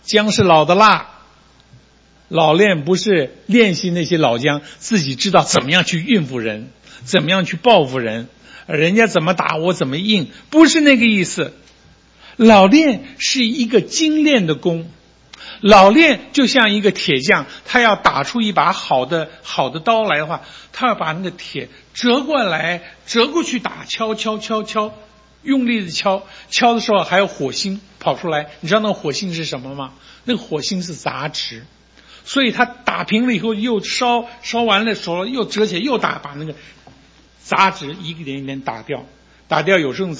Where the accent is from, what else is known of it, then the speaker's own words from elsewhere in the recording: Taiwan; 我告诉你，我们小的时候，我是台湾长大啊，台湾长大的